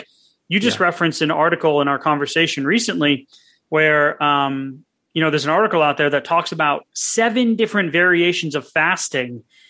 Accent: Rhode Island, United States; also born or lived in Massachusetts; born and raised in Massachusetts, raised in Rhode Island. No, not Long Island, the tiny little state near Connecticut and Massachusetts

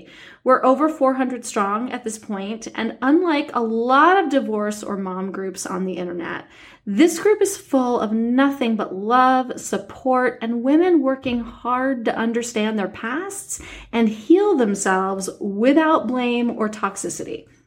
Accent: New York City, New York, United States; So many of you know that I grew up in New York City.

